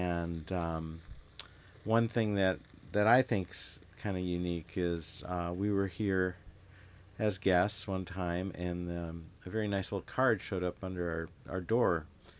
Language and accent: English; Snohomish, Washington, United States; I'm from Snohomish, Washington.